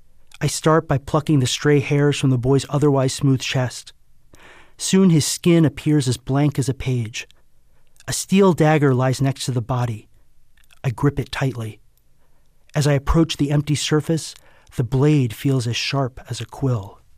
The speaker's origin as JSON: {"language": "English", "country": "Aruba", "tie": "born or raised there", "said": "growing up in Aruba, I think, made me always sort of look at the United States with a little bit of an outside eye"}